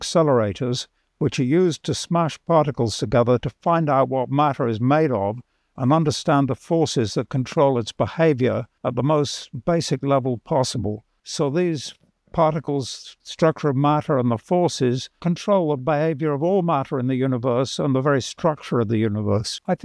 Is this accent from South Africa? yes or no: no; United Kingdom; I'm British